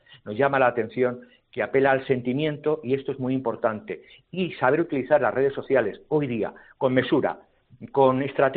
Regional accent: Toledo, Castilla-La Mancha, Spain; y sigo queriendo a mi tierra, a Castilla-La Mancha y a Toledo

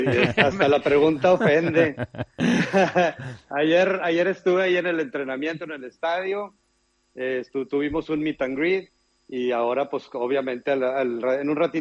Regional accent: Monterrey, Nuevo León, Mexico; Soy de aquí de Monterrey, así que me vino como anillo el dedo que viniera

